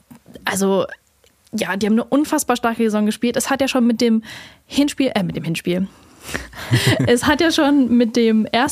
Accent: Essen, North Rhine-Westphalia, Germany; Wir kommen ja aus Essen

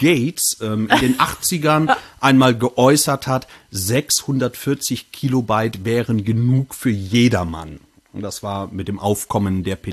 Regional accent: Cologne, North Rhine-Westphalia, Germany; ich bin groß geworden in Köln. Meine Mutter hat 12 Geschwister.

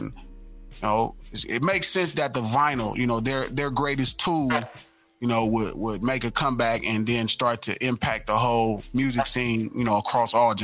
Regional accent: West Coast, United States; But I feel like because I am from the West Coast, because I am, you know, one of the last gangster rappers

